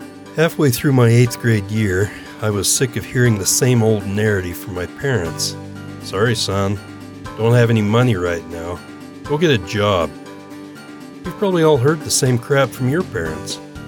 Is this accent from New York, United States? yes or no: no; Idaho, United States; Growing up in my hometown in Idaho, everyone is involved with the Salmon River that runs through the middle of town